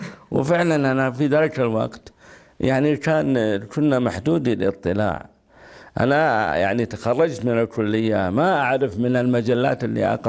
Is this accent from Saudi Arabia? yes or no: yes; Al-Kharfa, Riyadh Province, Saudi Arabia; born there; أنا من مواليد قرية الخرفة بالأفلاج، محافظة الأفلاج تبعد عن الرياض 320 كيلو جنوب الرياض، بين محافظتي وادي الدواسر وحوطة بني تميم.